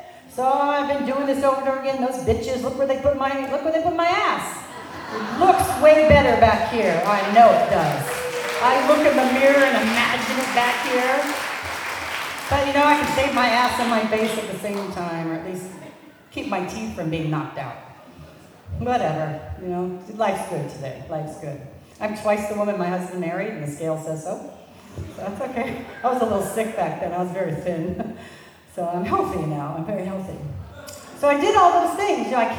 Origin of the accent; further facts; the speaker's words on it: United States; I'm sorry. I'm American. What do you expect? Just chalk it up to being an American.